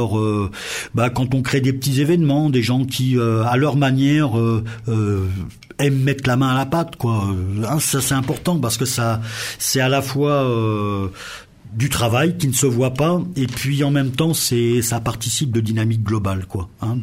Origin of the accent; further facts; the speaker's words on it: Pays de la Loire, France; Je suis originaire de la Sarthe, moi. Il n'y a pas très très longtemps, 6-7 ans que je suis à Saint-Nazaire en Royan.